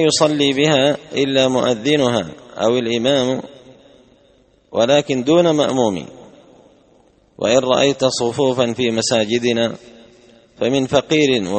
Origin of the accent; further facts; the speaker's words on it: Yemen; وعندنا باليمن زيادة على هذا الشجرة الأثيمة وهي شجرة القات